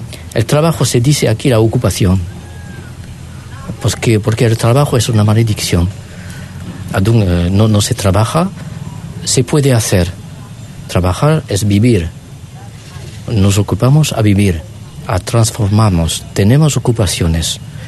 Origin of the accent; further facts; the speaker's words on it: Occitania, France; Spanish is a second language; now in Auroville, India; Vengo de la Francia del Sur, de Occitania, de Nice, Montpellier, Toulouse. Hace años, primero en 93